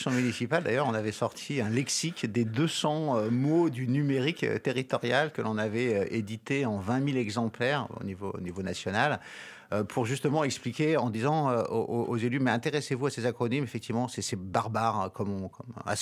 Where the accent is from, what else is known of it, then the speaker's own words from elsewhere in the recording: Normandy, France; born there; je ne suis pas né ici, je suis né en Normandie.